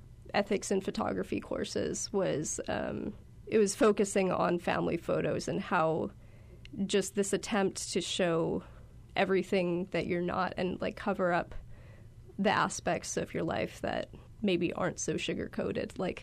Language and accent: English; Hawaii, United States; I think it came from having so much distance from my extended family and growing up on Maui and just seeing like how connected the rest of my family in Wisconsin and New York are with each other.